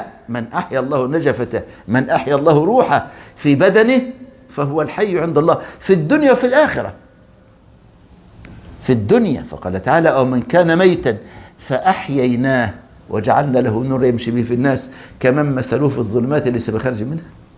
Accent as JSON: {"language": "Arabic", "country": "Egypt", "said": "بسموها النجفة عندنا في مصر"}